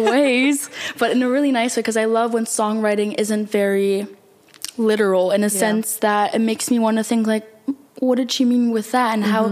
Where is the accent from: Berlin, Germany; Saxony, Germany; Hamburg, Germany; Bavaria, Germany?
Berlin, Germany; even though I'm from Berlin and I'm not over there a lot, like in the US